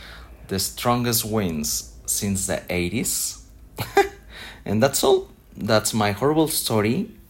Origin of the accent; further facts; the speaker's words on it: Guadalajara, Jalisco, Mexico; English is a second language; now in Mexico City, Mexico; This is my voice. I'm from Guadalajara, but now I currently living in Mexico City.